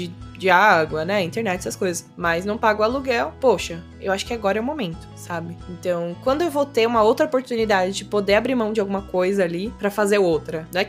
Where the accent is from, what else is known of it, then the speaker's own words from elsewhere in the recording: São Paulo, Brazil; aí, gente, eu sou paulistana, não nego, né? Sou de São Paulo, porta, porteiro e portão, é isso aí.